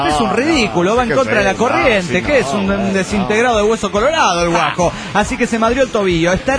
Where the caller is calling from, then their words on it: New York, United States; de New York.